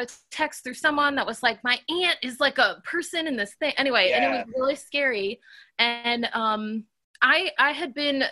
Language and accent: English; North Carolina, United States; So my parents live, I grew up in North Carolina.